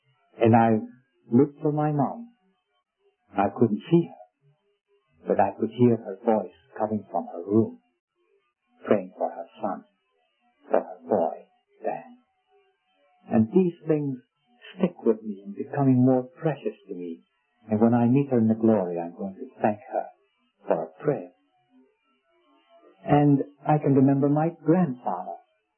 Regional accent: Scotland, United Kingdom

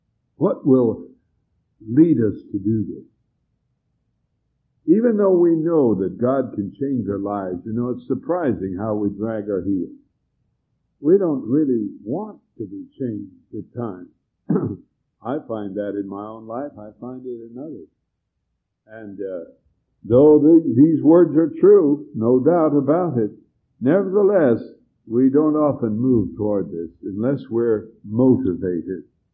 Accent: Montana, United States; moved away as an adult; now in Chicago, United States; 45 years ago, I landed in the city of Chicago from my home state of Montana.

